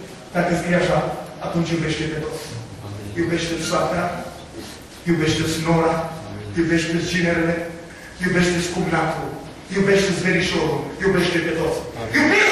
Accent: Suceava County, Romania; Pentru că noi suntem din Suceava. Noi suntem din Moldova.

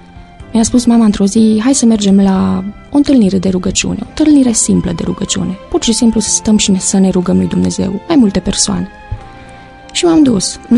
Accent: Baia Mare, Maramureș County, Romania; sunt din Baia Mare.

